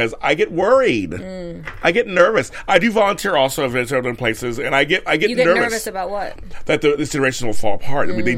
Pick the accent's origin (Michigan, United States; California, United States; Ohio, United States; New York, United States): California, United States; Los Angeles; I grew up in South Central LA, so I grew up not rich or anything.